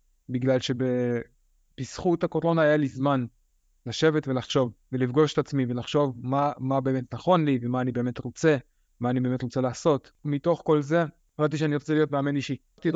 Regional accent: Ramat Gan, Tel Aviv District, Israel; now in Georgia; אני היום גר בגיאורגיה בשנתיים האחרונות, במקור מישראל, מרמת גן, שם גדלתי מגיל 5, אבל במקור, מקור, מקור, אז נולדתי ברוסיה ועליתי לארץ כשהייתי בן 5.

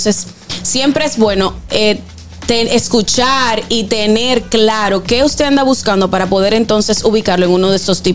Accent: Santiago de los Caballeros, Santiago, Dominican Republic; debo decir de mi ciudad de Isibao, de donde yo soy, de la ciudad de Santiago

